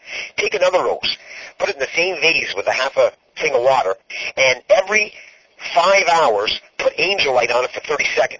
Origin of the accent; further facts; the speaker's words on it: Canada; Well, you know what? I'm a Canadian.